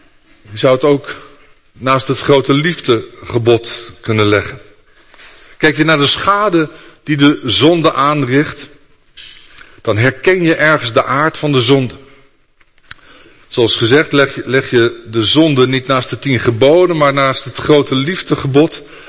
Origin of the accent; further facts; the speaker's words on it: Netherlands; Hoogmoed is misschien wat moeilijker, dat verstoppen wij als Nederlanders. Ik krijg wel eens het idee dat we als Nederlanders onszelf niet omhoog werken, want Nederlanders willen gewoon blijven